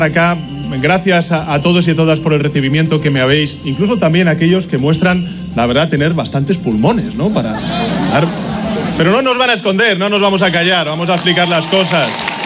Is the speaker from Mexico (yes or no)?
no; Spain; Somos españoles.